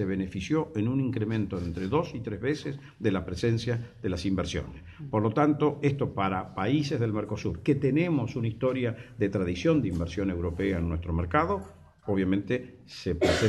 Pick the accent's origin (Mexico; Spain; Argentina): Argentina; Santa Fe; Yo, como santafesino, yo soy nacido en esta ciudad, mi colegio es el que está acá enfrente, mi casa está del otro lado de la plaza.